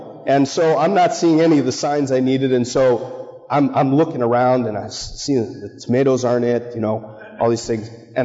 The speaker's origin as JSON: {"language": "English", "town": "Marblehead", "region": "Massachusetts", "country": "United States", "tie": "born or raised there", "said": "And I grew up in Marblehead. You know, we didn't have agriculture in Marblehead."}